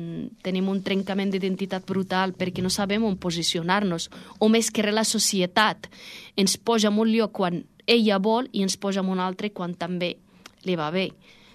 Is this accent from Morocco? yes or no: yes; Morocco; nosaltres, pues, que som del Marroc, pues, sempre podem portar algo bonic, cultural, que no és religiós